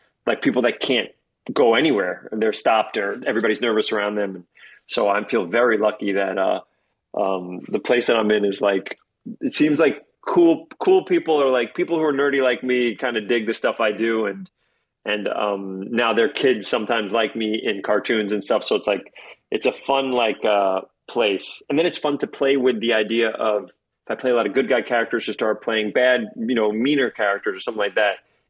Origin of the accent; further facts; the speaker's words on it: New York, United States; you know, I grew up in New York, and so one of my favorite things is putting on earphones, listening to music, and walking the streets.